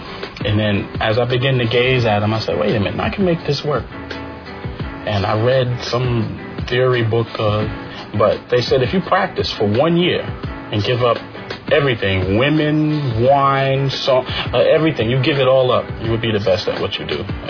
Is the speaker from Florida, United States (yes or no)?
no; Harlem, New York, United States; Because, you know, growing up in Harlem, you know, you have to be tough that way.